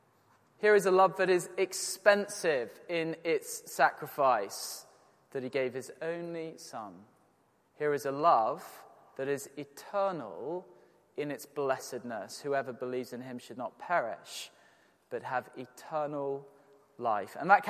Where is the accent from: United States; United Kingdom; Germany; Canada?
United Kingdom; Yorkshire and the Humber; I grew up in Yorkshire